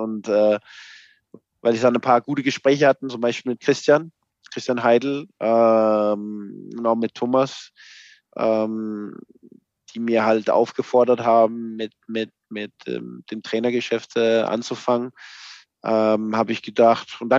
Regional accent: Copenhagen, Capital Region of Denmark, Denmark; German is a second language; moved away as an adult; now in Germany; Also ich bin aufgewachsen in Kopenhagen und war da, bis ich nach Gladbach gewechselt bin mit 26, glaube ich. Und das war meine Heimat immer.

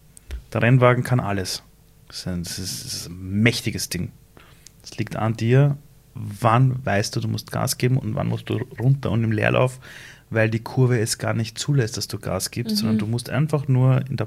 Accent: Iran; ich bin 12 Jahre älter als du, ja. Ich sage das immer so Spaß, aber in meinem Heimatland Iran könnte ich dein Vater sein

